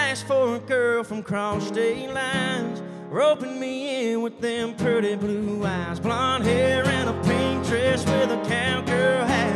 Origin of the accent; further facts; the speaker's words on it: Pooler, Georgia, United States; Well, folks … I'm from Pooler, Georgia